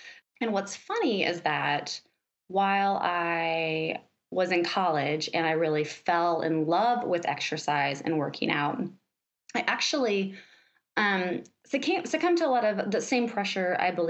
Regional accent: Liberty, Missouri, United States; Yeah, so I grew up in Liberty, Missouri, which is just a little bit north of Kansas City, Missouri.

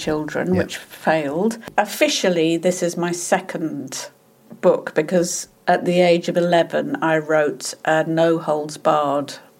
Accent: United Kingdom; I'm British, I'm middle class, and, you know, and I'm from the comedy world

